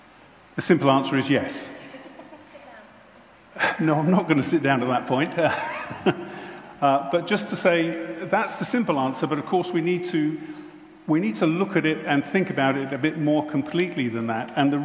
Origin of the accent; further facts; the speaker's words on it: England, United Kingdom; May I simply give you permission, as an Englishman amongst you, that you are allowed to sweat?